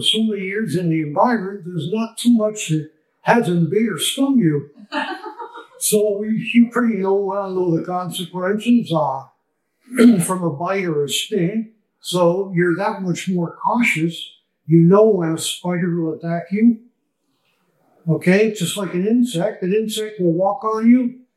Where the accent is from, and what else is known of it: Panama; born or raised there